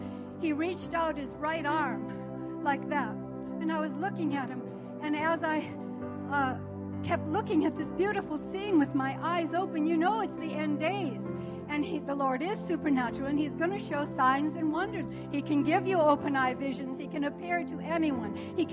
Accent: Elkhart, Indiana, United States; from Elkhart, and I was thinking of Henry Groover.

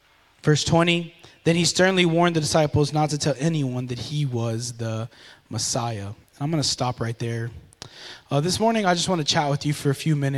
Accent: San Marcos, Texas, United States; So I grew up here in San Marcos, and I grew up kind of like, I don't know what side of town it is, Belvin Street near Wonder World.

